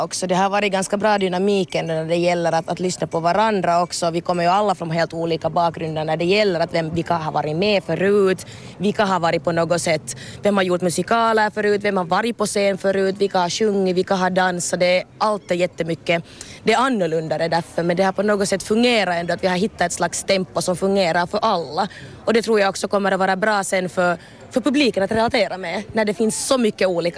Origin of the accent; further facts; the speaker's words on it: Helsinki, Uusimaa, Finland; Så jag hade ju bestämt, jag är från Helsingfors, men under den här intensiva tiden har jag ju bestämt mig att jag bor då i Ekenäs för den tiden.